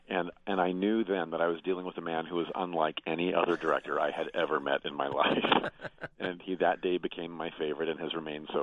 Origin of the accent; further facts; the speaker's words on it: Indianapolis, Indiana, United States; Indianapolis is getting it a week before the rest of the nation, which I'm very excited about.